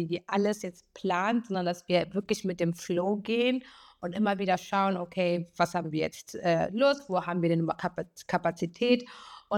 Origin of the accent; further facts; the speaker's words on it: Kenya; Also ich komme aus Kenia, ich bin in Kenia geboren